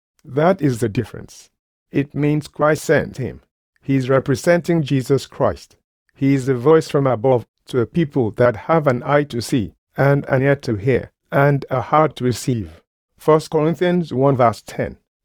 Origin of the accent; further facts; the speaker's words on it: Nigeria; because I am from Nigeria, from Africa. He could have just left me there